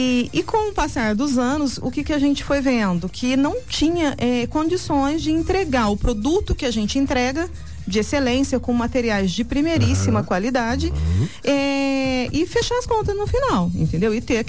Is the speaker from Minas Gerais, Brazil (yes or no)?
yes; Minas Gerais, Brazil; E olha que eu sou mineira, hein?